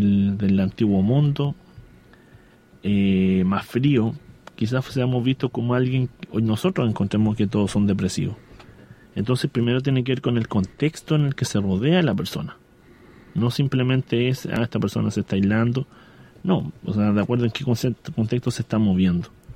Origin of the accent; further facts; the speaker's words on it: Chile; Nosotros como chilenos, en un país distinto